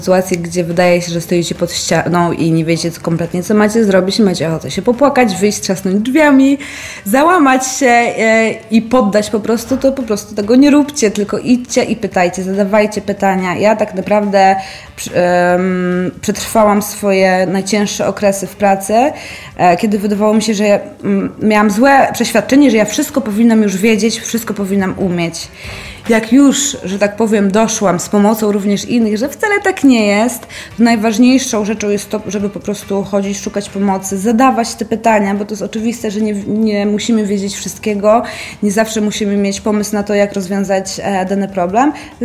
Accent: Wrocław, Lower Silesian Voivodeship, Poland; mieszkam tutaj od urodzenia i tylu rzeczy nie wiem, więc też się do tego zabiorę i będę chciała faktycznie z przewodnikiem trochę Wrocław pozwiedzać.

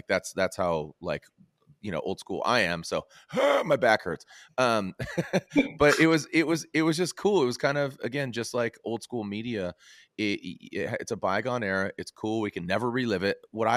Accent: San Diego, California, United States; Yeah, I grew up in San Diego.

